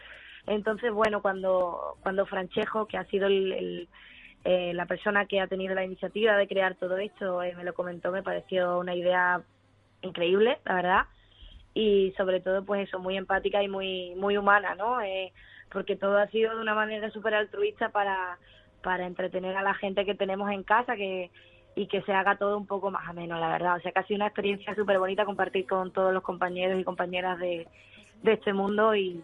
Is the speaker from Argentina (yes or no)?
no; Andalusia, Spain; Ojalá estuviera en Huelva. Me pilló aquí en Madrid y ya sin maniobra para poder bajar a mi pueblo con mi familia